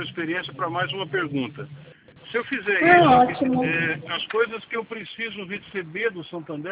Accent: Araraquara, São Paulo, Brazil; Sou de Araraquara

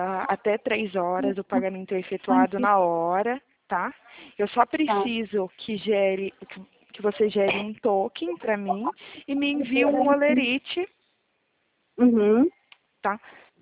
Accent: São Paulo, Brazil

